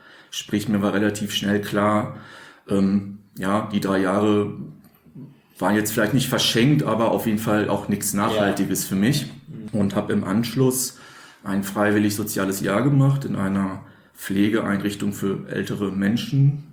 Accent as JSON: {"language": "German", "town": "Münster", "region": "North Rhine-Westphalia", "country": "Germany", "tie": "born or raised there", "said": "in meinem Heimatort Münster, Nordrhein-Westfalen"}